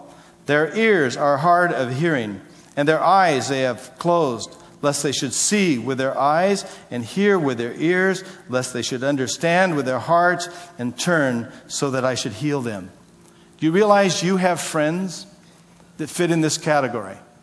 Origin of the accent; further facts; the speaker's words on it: Scotland, United Kingdom; I'm Scottish